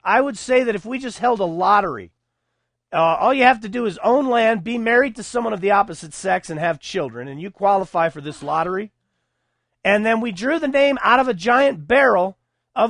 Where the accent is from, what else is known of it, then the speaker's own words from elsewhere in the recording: Texas, United States; I grew up in Texas briefly, from the age of 9 until the age of 18, so that I think that qualifies me to call myself a Texan, even though I wasn't born there.